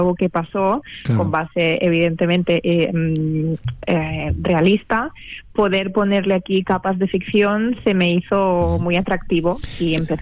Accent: Catalonia, Spain; Al final, yo soy del Baix Ebre, que está, no sé, 2 horas de Valencia, estamos relativamente cerca.

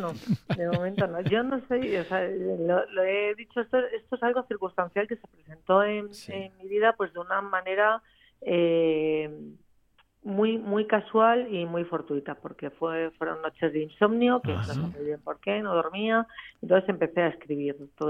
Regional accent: Villaviciosa de Odón, Community of Madrid, Spain; arropada por toda mi gente de Villaviciosa de Odón, todo mi pueblo

